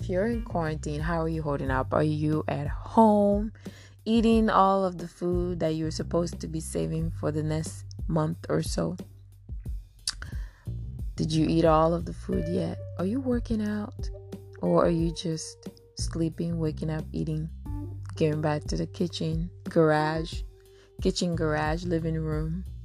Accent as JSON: {"language": "English", "town": "Lomé", "region": "Maritime", "country": "Togo", "tie": "born or raised there", "said": "If you don't know, I am from West Africa. I was born and raised in a tiny little country called Togo, West Africa. And right now, the inhabitants of my of my city, Lomé, Togo"}